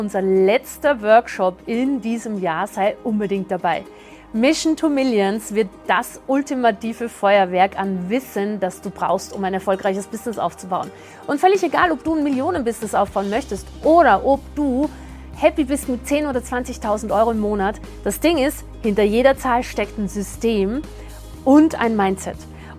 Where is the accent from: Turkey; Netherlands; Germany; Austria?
Austria; Ich komme ja aus Österreich